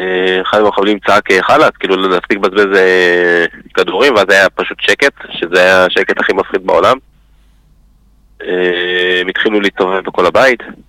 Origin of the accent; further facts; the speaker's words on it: Hod HaSharon, Central District, Israel; born there; now in Be'eri, Israel; נולדתי כאילו בהוד השרון.